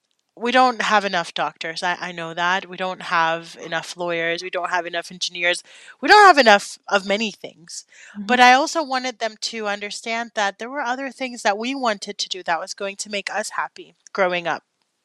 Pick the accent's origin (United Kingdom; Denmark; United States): Denmark; Because as a Dane, you know, growing up in Denmark, we're very straight to the conversation.